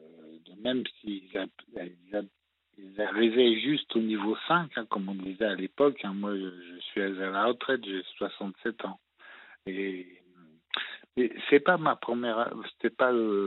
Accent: Île-de-France, France; Oui, parce que moi, je fais partie de l'Île-de-France.

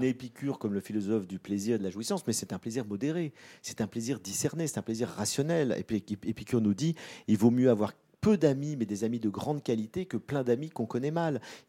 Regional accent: Dourdan, Île-de-France, France; also born or lived in Madagascar / Paris; Je suis né à Madagascar, en Afrique, mais je suis rentré en France, j'avais 2 ans, donc je n'ai pas beaucoup de souvenirs. Et après, entre 2 ans et 10 ans, j'ai vécu à Dourdan. Puis après, mon père a eu des responsabilités importantes, on a dû venir à Paris.

